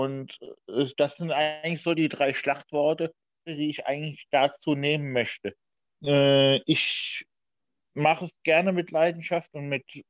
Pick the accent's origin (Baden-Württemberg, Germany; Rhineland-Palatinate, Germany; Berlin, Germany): Rhineland-Palatinate, Germany; Diez; born there; in Dietz, da wo ich geboren worden bin. Bin ja ein gebürtiger Dietzer.